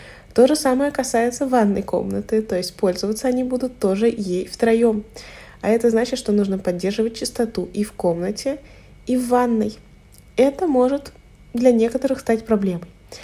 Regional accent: Moscow, Russia; Я, к сожалению, не жила в общежитии, потому что я из Москвы, и училась я тоже в Москве.

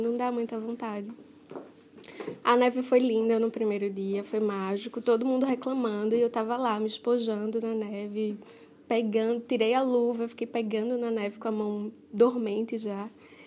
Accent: Northeast Region, Brazil; também sou do Nordeste do Brasil e moro no litoral.

